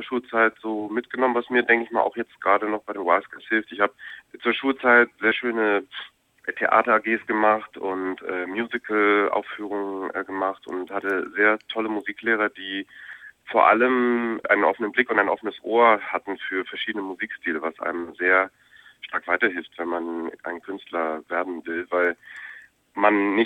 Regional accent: Kiel, Schleswig-Holstein, Germany; Auch wenn ich aus Norddeutschland selber ja komme, ich komme ja aus Kiel ursprünglich.

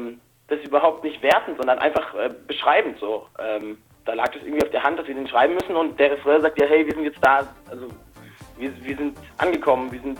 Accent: Freiburg, Baden-Württemberg, Germany; ich komme aus Freiburg, hier ist alles schön und behütet und die Straßen sind sauber.

